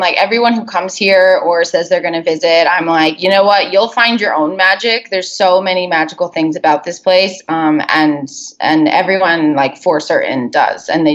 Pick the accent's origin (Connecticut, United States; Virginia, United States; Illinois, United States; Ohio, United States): Connecticut, United States; moved away; I'm originally from Connecticut. If anyone is listening that's from New England, shout out to you.